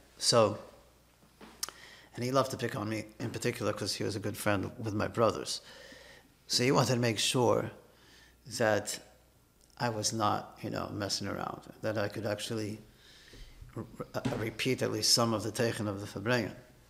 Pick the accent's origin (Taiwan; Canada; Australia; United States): Australia; Melbourne, Victoria; So, you know, so growing up in Melbourne, okay, it's beautiful